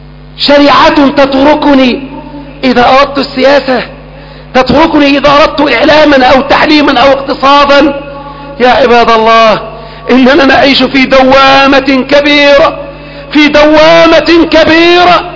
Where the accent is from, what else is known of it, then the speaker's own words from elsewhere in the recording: Egypt; أن ينقذ بلدنا مصر وسائر بلدان